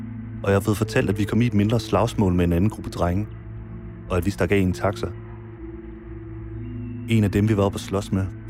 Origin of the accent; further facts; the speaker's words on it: Viborg, Central Denmark Region, Denmark; og jeg kommer fra Viborg.